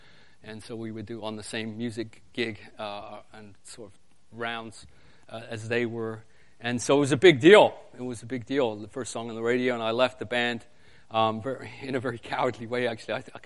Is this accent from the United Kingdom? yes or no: yes; England, United Kingdom; Originally from, as Pastor said, I'm originally from England.